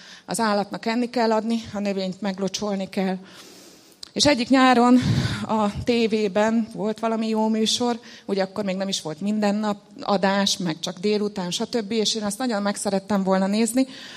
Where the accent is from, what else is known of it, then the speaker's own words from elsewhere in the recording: Móricgát, Bács-Kiskun, Hungary; De én innen származom, az Alföldről, egy 500 fős kis faluból. Sokan azt sem tudják, hol van Móricz Gát.